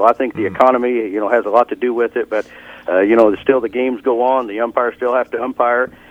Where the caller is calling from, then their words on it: Moline, Illinois, United States; Well, I'm calling you from downtown Moline, Illinois.